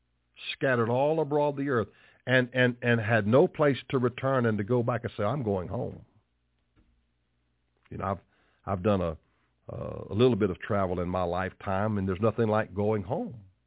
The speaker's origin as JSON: {"language": "English", "country": "United States", "said": "You're an American. I'm an American."}